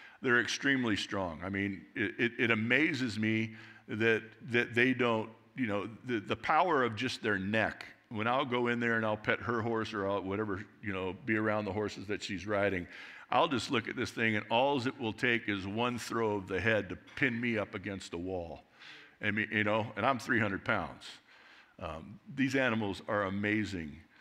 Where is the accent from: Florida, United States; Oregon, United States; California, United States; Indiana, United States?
California, United States; Glendora; I'm from Southern California, and in fact, the area that I grew up in Glendora, California